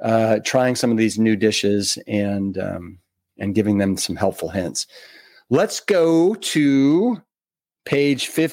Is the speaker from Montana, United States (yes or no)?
no; Cleveland, Ohio, United States; So it when I see this, it immediately made me think of growing up in Cleveland, Ohio, and either soups or sandwiches for lunch on Sunday.